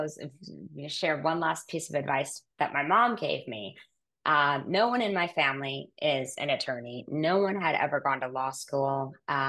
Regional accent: Wisconsin, United States; moved away as an adult; my husband and I both grew up from we grew up in Wisconsin, didn't know each other till after college, that we would end up moving across the country

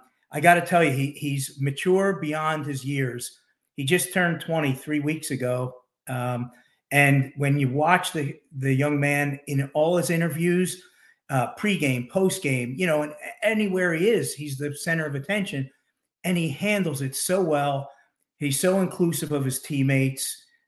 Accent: Philadelphia, Pennsylvania, United States; My hometown.

